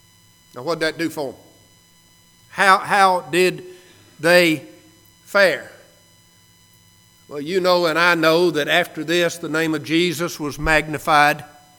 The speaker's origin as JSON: {"language": "English", "region": "Alabama", "country": "United States", "tie": "born or raised there", "said": "Told you before, growing up in Alabama, I read that and I thought he's talking about cotton."}